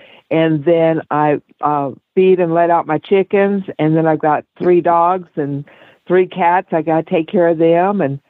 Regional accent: Texas, United States; y'all are going to think I'm so country. I grew up in West Texas.

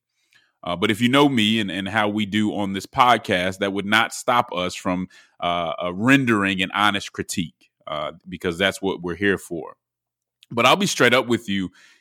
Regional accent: Denver, Colorado, United States; As many of you know, I'm from Denver, Colorado. I have cousins that are from Kansas City, so they've been giving me an earful.

